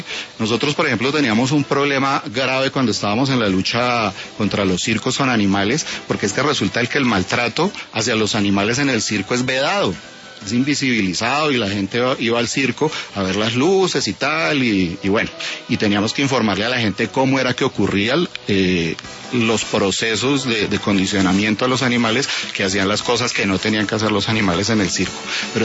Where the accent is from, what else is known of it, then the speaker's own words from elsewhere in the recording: Colombia; A nosotros como colombianos